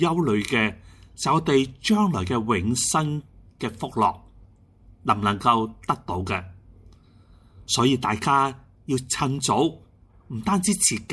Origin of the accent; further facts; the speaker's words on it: China; 就好像我们中国人所说的，人之将死，其言也善。